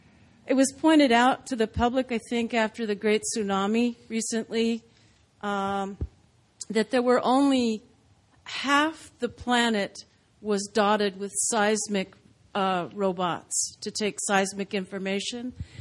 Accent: Ocean Beach, California, United States; born there; I was born in Ocean Beach, California.

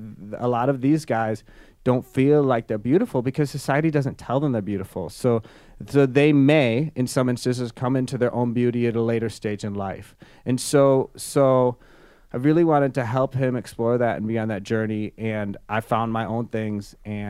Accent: Wisconsin, United States; Sure. Yeah, so I grew up in Wisconsin. I was an athlete my whole life.

